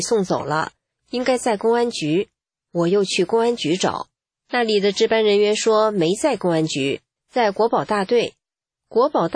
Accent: China; 我说，我们是中国人，党不等于国，爱国不等于爱党。

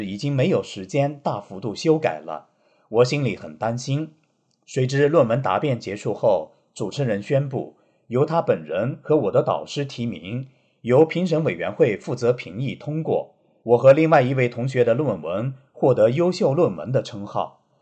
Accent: Anhui, China; 他知道我是安徽人

